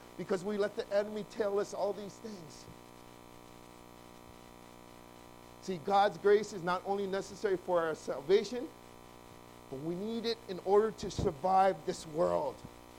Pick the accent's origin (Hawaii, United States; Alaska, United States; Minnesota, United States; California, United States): Hawaii, United States; I'm Korean. I was born and raised in Hawaii.